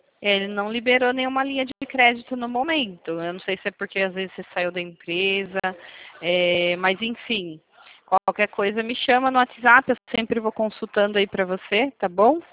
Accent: Itatiba, São Paulo, Brazil; Não, eu sou aqui de Itatiba.

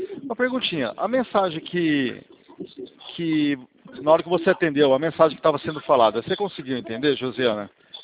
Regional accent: São Paulo, Brazil; Eu sou aqui do interior de São Paulo

